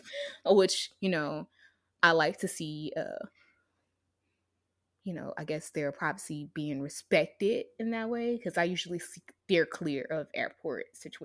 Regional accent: the South, United States; But we're from the South, and, you know, Black Americans, we don't say Four.

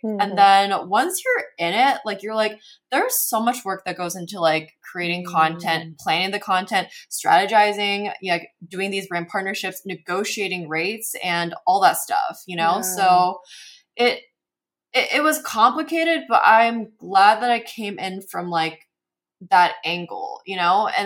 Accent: Tennessee, United States; now in Los Angeles, United States; I'm Korean American. I grew up in Tennessee, but I'm in LA.

